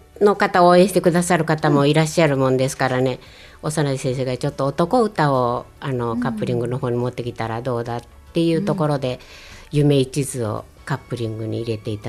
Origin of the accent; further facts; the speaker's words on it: Hyogo, Japan; ふるさとの方に帰った時には、うん、兵庫県の方